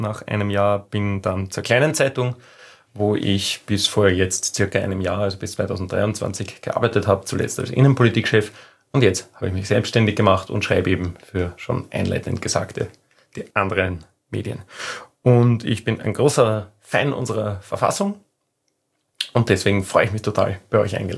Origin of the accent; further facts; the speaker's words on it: Lower Austria, Austria; ich bin Niederösterreicher und freier Journalist.